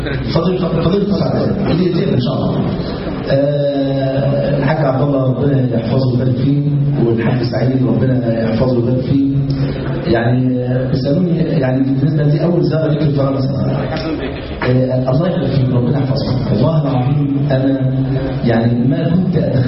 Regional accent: Egypt

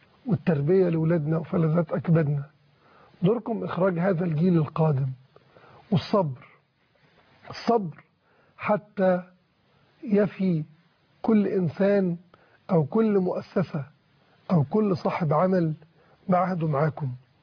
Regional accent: Egypt; وعندنا في مصر 19 جامعة

